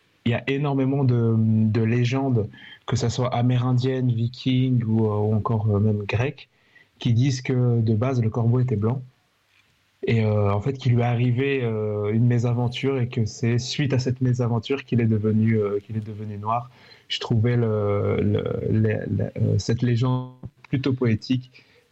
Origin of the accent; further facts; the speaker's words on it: Brussels, Brussels-Capital Region, Belgium; moi je suis de Bruxelles